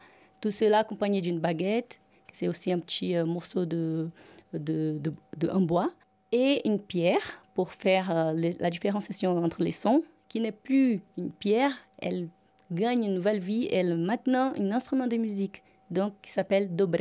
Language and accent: French; Salvador, Bahia, Brazil; now in France; je suis brésilienne de Salvador de Bahia et actuellement j'habite en France.